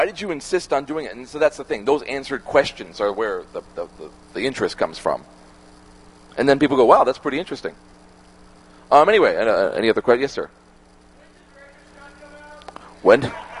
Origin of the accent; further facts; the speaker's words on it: United States; when I make it, I'm American.